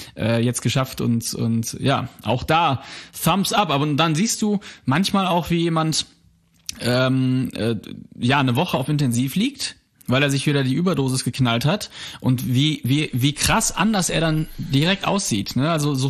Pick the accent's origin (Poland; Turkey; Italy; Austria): Poland; now in Germany; Wir sind ja aus Polen, Flüchtlinge, also Spätaussiedler nennt sich das ja, Spätaussiedler.